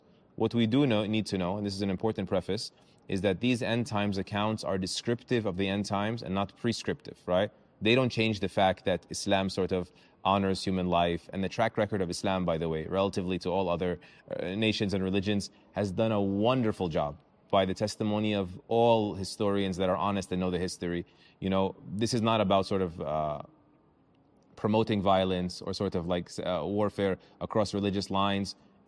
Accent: Brooklyn, New York, United States; I was raised in Borough Park. Borough Park is a place in Brooklyn, New York called Little Tel Aviv.

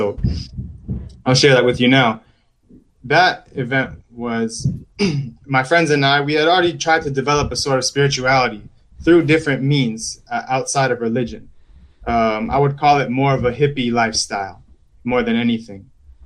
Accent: Miami, Florida, United States; So I'm Cuban-American, born and raised in Miami, Florida, Broward County, Miami, Fort Lauderdale area.

